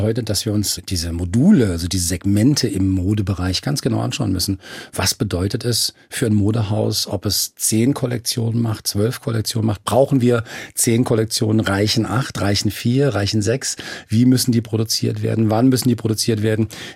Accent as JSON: {"language": "German", "town": "Frankfurt", "region": "Hesse", "country": "Germany", "said": "ich bin Frankfurter von ganzem Herzen und mein sehnlichster Wunsch ist es, dass ich einfach bis ins Hohe Alter hier in dieser Stadt bleiben kann."}